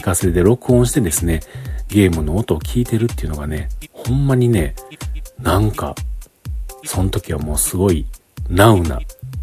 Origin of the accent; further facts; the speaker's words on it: Kyoto, Japan; 僕京都の人なので、